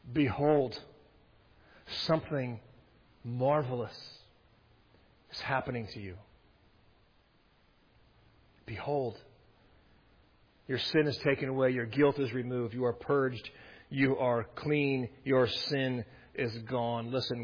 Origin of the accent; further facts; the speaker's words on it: the West, United States; you know I'm from the West, you don't go to the Grand Canyon and just look.